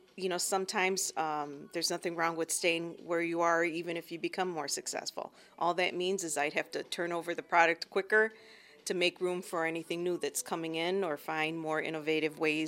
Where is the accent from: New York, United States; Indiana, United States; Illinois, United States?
Indiana, United States; I live in Munster, so I'm in Northwest Indiana. I've been a lifelong resident of Northwest Indiana.